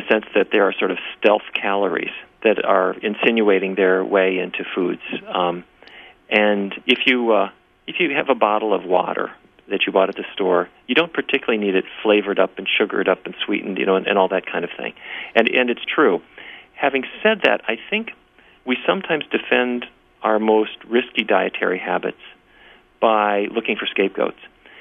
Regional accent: Fargo, North Dakota, United States; personally, I grew up in Fargo, North Dakota, so I ate roast beef, baked potatoes, and corn every day of my life.

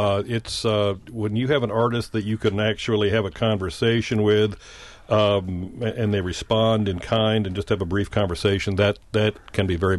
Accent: Des Moines, Iowa, United States; And growing up in Des Moines, Iowa, we were a long way from the surf, and I was too young for cars.

